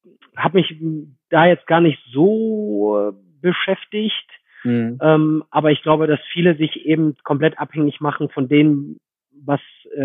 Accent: Lohne, Lower Saxony, Germany; zumindest da wo ich herkomme, in Lohne, gab es das nicht.

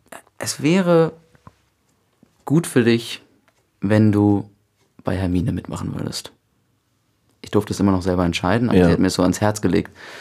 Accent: Cologne, North Rhine-Westphalia, Germany; born or raised there

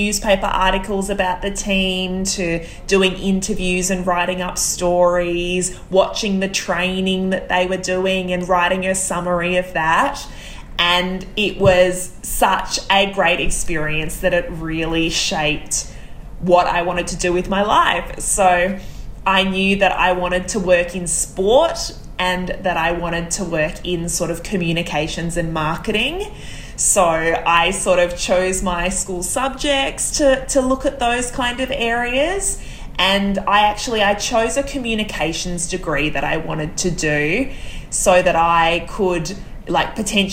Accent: Melbourne, Victoria, Australia; So, I live in Melbourne, Australia. I'm 35 years old. I grew up in Melbourne, did all of my schooling here, did my university here.

